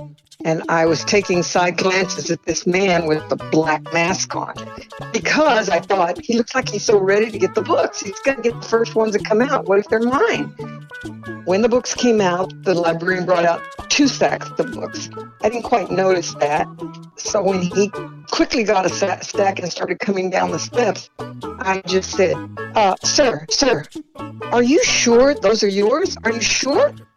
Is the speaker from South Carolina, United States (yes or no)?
no; San Antonio, Texas, United States; from San Antonio, Texas.